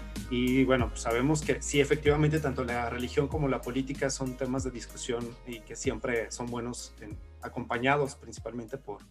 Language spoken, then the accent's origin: Spanish; Zacatecas, Mexico; soy historiador y soy zacatecano.